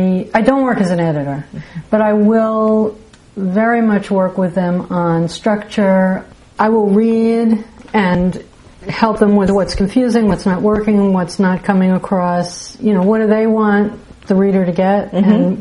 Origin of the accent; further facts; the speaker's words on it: New York City, New York, United States; I grew up in New York City, and then I ended up here sort of like people do, by accident. Spent, 16 years here, raised my kids here.